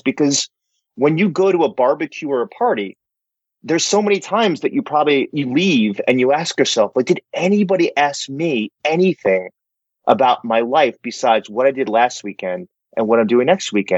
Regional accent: New York, United States; now in Northern Virginia, United States; Right now I'm in Northern Virginia. I'm from New York

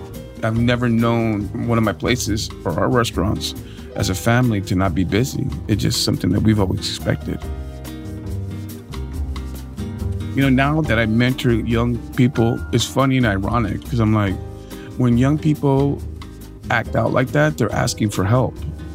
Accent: New York City, New York, United States; And that just shows how neat growing up in New York City was, right, Mom?

